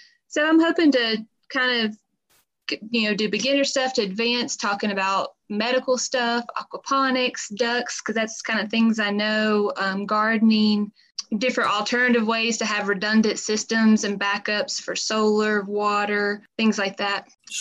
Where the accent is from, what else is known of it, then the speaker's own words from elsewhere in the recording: North Carolina, United States; Like I said … from North Carolina.